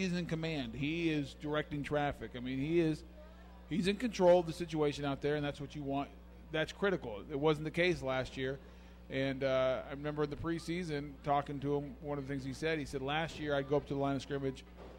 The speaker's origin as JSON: {"language": "English", "town": "Denver", "region": "Colorado", "country": "United States", "tie": "born or raised there", "said": "And I remember growing up in Denver, they were trying to get rid of John Elway"}